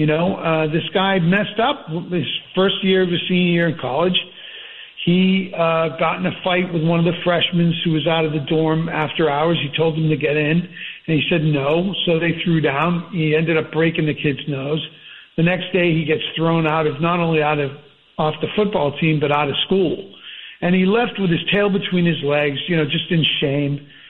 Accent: New England, United States; I'm from New England

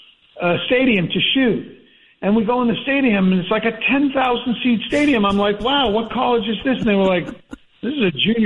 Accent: New England, United States; I'm from New England

